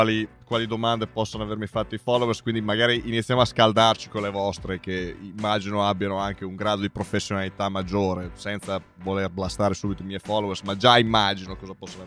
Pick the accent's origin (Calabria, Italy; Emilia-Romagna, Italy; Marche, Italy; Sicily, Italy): Emilia-Romagna, Italy; Forlimpopoli; born there; also born or lived in Trentino / Milan / Bologna; Ho una famiglia del sud, ho vissuto, sono nato a Forlimpopoli, provincia di Forlì Cesena, quindi già centro Italia. E già i miei avevano qualcosa tipo 9-8 traslochi alle spalle. Poi sono finito in Trentino, passando anche da provincia di Milano. Vissuto in Trentino per 10 anni.